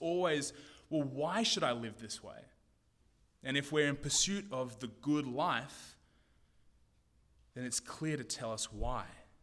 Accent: Australia; as an Australian, immediately went to white sands and palm trees and endless waves

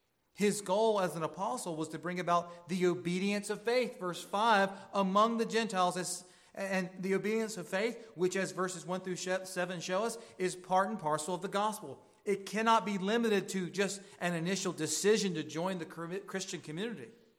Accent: Deep South, United States; now in Southern Maryland, United States; They do it right here in Southern Maryland. I'm from the Deep South.

